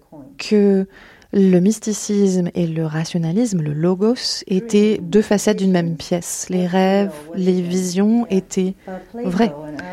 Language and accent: French; China; now in France; Je suis chinoise